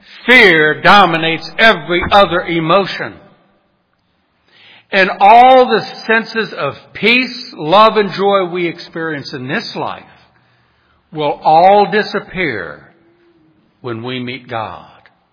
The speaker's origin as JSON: {"language": "English", "town": "New Orleans", "region": "Louisiana", "country": "United States", "tie": "born or raised there", "said": "Growing up in New Orleans, I remember one day I rode my bicycle over to Steve Monroe's house"}